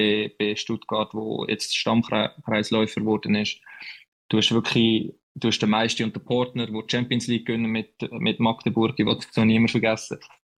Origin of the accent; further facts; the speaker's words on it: Switzerland; obwohl ich den deutschen Pass auch habe, muss ich sagen, ich bin Schweizer. Ich bin in der Schweiz aufgewachsen, ich habe 23 Jahre in der Schweiz gelebt.